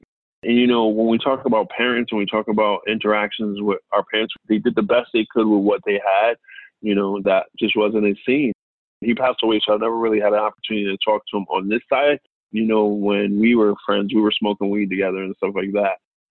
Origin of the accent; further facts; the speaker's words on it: Stamford, Connecticut, United States; So I grew up in Stamford, Connecticut. I always say the West Side. So I grew up in Stamford on the West Side.